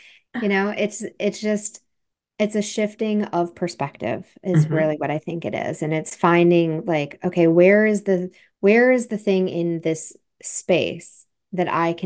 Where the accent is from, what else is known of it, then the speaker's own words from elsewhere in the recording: Vermont, United States; Maybe it's because I grew up in Vermont in the mountains